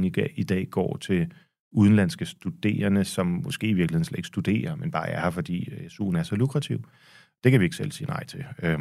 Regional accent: Frederikssund, Capital Region, Denmark; Jeg er født i Frederikssund. Mm. Op i, for enden af det, der i hvert fald, da jeg voksede op, var linje H i S-togsnettet.

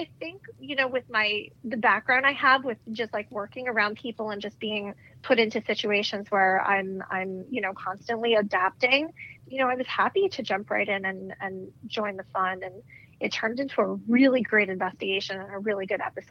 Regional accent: New Jersey, United States; the house that I grew up in New Jersey definitely had paranormal activity.

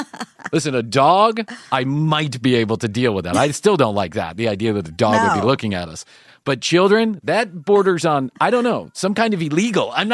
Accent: Ireland; I'm Irish. She's Venezuelan. We're two very fussy, extraordinarily hard-headed people.

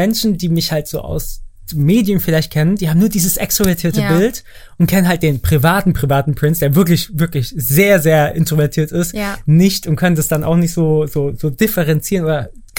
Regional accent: Bavaria, Germany; Ich bin in Bayern groß geworden. Landkreis Starnberg auf dem Dorf und sowas. Dann ging ich in München zur Schule

